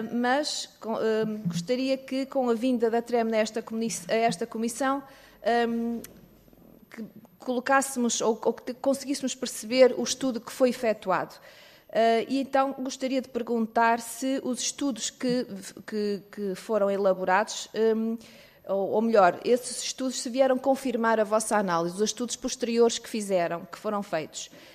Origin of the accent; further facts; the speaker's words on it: Lousada, Porto, Portugal; porque sou da região de Lousada e, portanto, compreendo a necessidade de esclarecer aqui algumas questões.